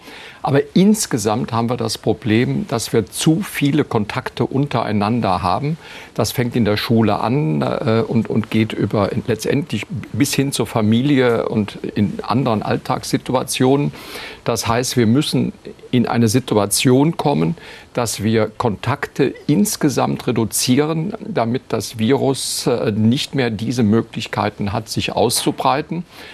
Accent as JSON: {"language": "German", "region": "Rhineland-Palatinate", "country": "Germany", "said": "ich komme aus Rheinland-Pfalz und lebe in einem Landkreis, der also mindestens schon seit 4 Wochen Ausgangssperre hat, ab abends 21 Uhr."}